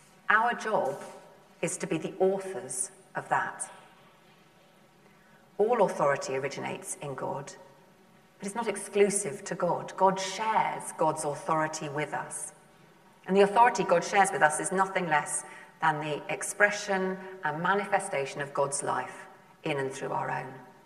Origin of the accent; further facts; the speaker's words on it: London, United Kingdom; now in Whitney, United Kingdom; I come from Whitney. Well, I come from London, but I've been in Whitney a long time.